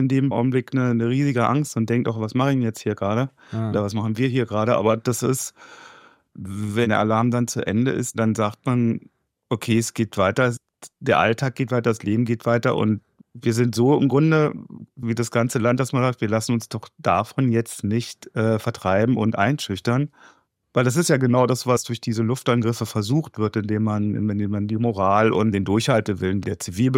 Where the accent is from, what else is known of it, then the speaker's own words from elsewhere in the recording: Berlin, Germany; moved away as an adult; now in Ukraine; ich komme aus Berlin. Ich bin Unternehmensberater und lebe seit gut 2 Jahren in der Ukraine.